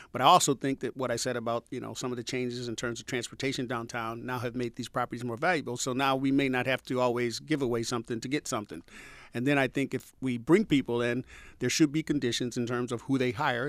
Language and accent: English; the South, United States; When I grew up in the South. My family's from Atlanta